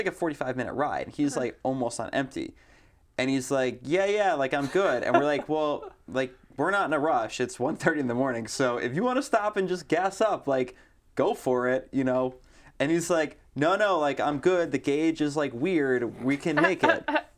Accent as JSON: {"language": "English", "region": "New Jersey", "country": "United States", "said": "I think it's because I'm from New Jersey where you can't pump your own gas"}